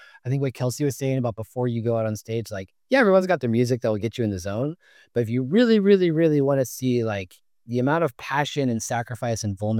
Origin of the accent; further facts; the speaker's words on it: California, United States; And I'm from the Bay Area originally.